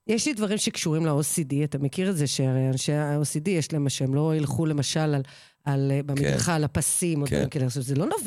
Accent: Russia; אני רוסייה

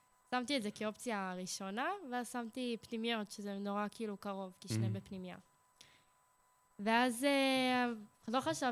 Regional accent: Haifa, Haifa District, Israel; אני במקור מחיפה.

